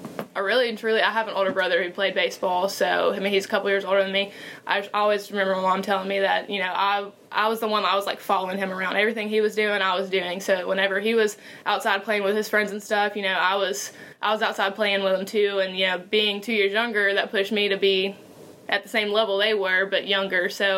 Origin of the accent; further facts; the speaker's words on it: Birmingham, Alabama, United States; now in Mobile, United States; And I'm from the Birmingham area, so obviously that would be closer to home.